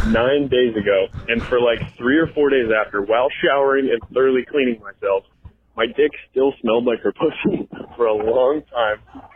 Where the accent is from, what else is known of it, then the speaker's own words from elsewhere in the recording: Connecticut, United States; Hi, mommies. … I'm 21. I'm from Connecticut.